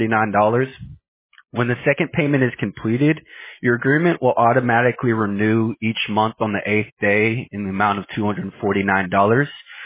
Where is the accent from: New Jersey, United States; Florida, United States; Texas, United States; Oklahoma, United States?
Texas, United States; Houston; Yeah, I mean, I'm from Houston. I was born and raised in Houston, so my Texans are playing on Saturday.